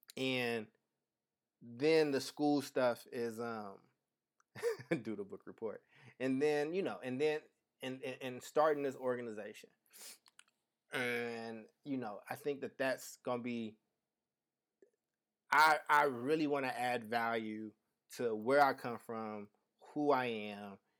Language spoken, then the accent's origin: English; Kentucky, United States; Growing up in Kentucky, like, I grew a crazy affinity for horses and horse races.